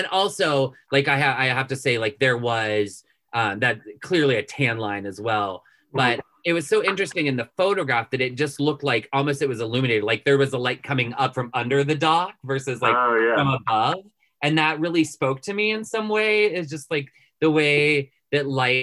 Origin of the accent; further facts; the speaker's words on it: Appalachia, United States; I should say about being Appalachian and being a painter